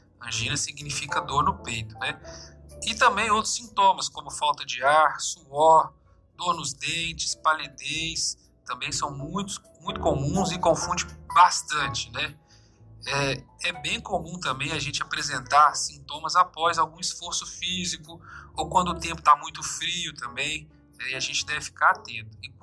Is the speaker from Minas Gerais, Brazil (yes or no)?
yes; Mutum, Minas Gerais, Brazil; also born or lived in Espírito Santo / Belo Horizonte; eu sou daqui de Mutum. Eu estudei a vida toda aqui no Dionísio Costa. Fui para o Espírito Santo fazer faculdade de medicina. Concluí meus estudos em Belo Horizonte